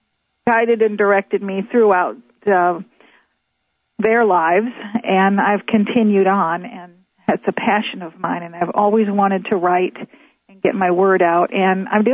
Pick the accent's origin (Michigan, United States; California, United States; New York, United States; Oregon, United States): Michigan, United States; Detroit; now in Phoenix, United States; Well, I was raised in Detroit